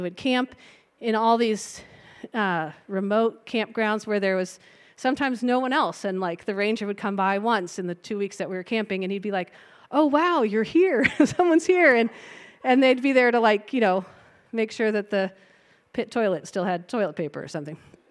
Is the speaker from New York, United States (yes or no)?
no; Oroville, California, United States; I grew up in Oroville, which is north of Sacramento. Oroville. It's a gold mining town.